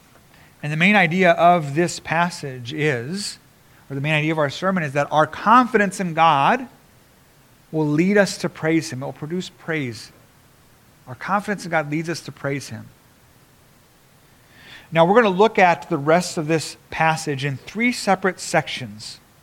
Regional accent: Japan; growing up in Japan, we had many temples around us.

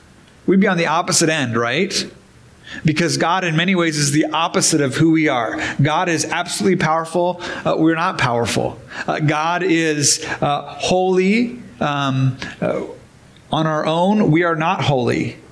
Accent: Midwest, United States; And so we're humble because we're from the Midwest.

